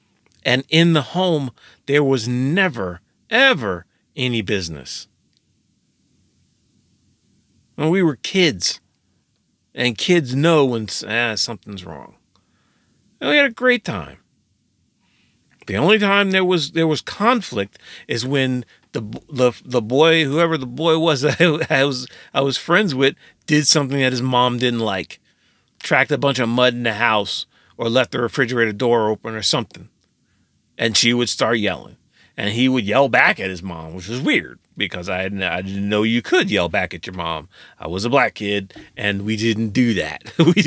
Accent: New Jersey, United States; I grew up in Jersey, and I saw all of this firsthand.

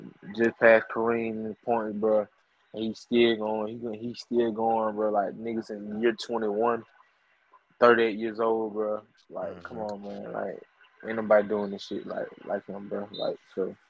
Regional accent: Georgia, United States; hometowner, bro. I like my Falcons, man. I like my Hawks. I like my Braves, bro. So, I'm going to stick to my hometown team.

